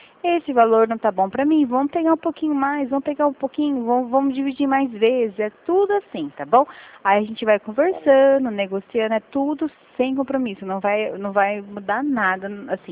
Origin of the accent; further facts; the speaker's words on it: Rio Claro, São Paulo, Brazil; sou aqui de interior de Rio Claro, né, São Paulo.